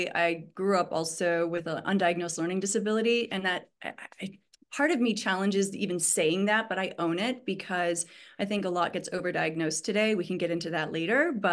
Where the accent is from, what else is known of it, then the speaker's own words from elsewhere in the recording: Montana, United States; also born or lived in Michigan; So I was raised in Montana, although via Michigan.